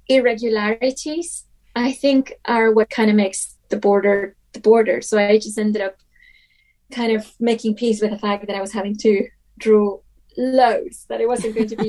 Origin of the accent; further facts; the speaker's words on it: San Diego, California, United States; I'm from the San Diego-Tijuana border, and I knew that David was based in Texas